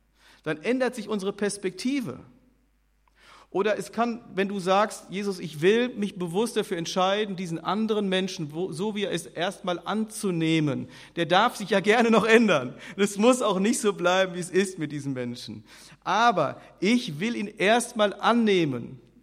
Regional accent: North Rhine-Westphalia, Germany; born there; Ich bin gebürtiger Sauerländer.

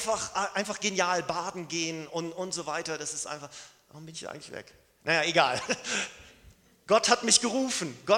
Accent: Lübeck, Schleswig-Holstein, Germany; das ist die schönste Stadt der Welt, finde ich, weil ich davon herkomme, das ist ja ganz klar. Aber von Lübeck fährt man mit dem Fahrrad 20 Minuten bis zum Strand. Ich bin quasi am Strand aufgewachsen

